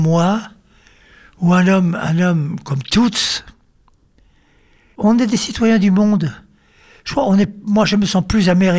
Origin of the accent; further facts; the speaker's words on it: France; Je suis français, je suis blanc.